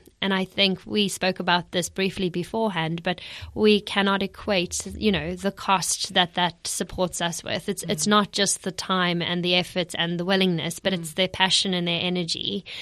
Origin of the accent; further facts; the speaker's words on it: South Africa; So for those who haven't picked up on the accent just yet, I'm originally from South Africa.